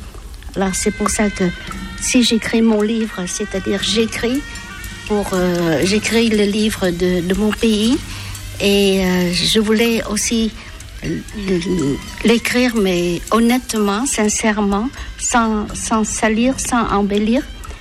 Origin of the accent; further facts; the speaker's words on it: Vietnam; French is a second language; je suis devenue combattante parce que je suis vietnamienne aussi.